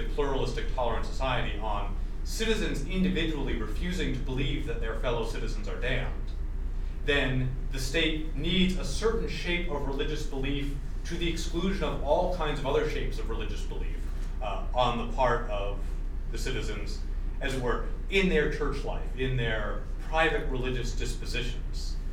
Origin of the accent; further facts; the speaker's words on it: New Hampshire, United States; as we say in my home state of New Hampshire, you can't get there from here.